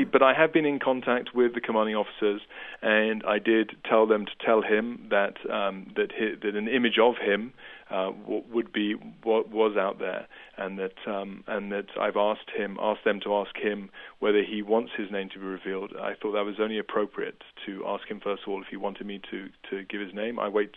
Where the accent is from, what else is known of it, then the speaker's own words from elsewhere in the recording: United Kingdom; I'm a British citizen, and we have soldiers in Afghanistan too